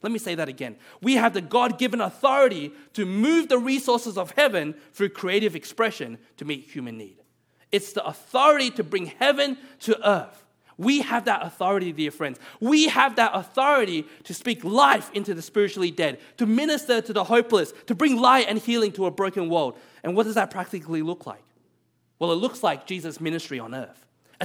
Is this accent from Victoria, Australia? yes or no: yes; Melbourne, Victoria, Australia; I grew up in Melbourne all 27 years of my life. I know the place inside out